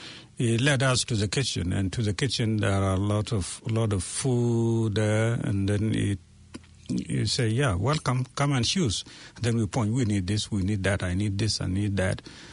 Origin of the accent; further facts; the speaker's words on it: South Sudan; English is a second language; now in New Zealand; for me, I came originally from South Sudan, and when I came here, the culture here does not match the culture I come from.